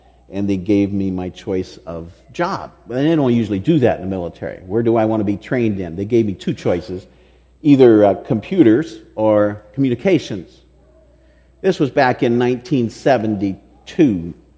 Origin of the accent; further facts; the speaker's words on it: Logansport, Indiana, United States; because I was raised in Logansport, Indiana, not that far away from here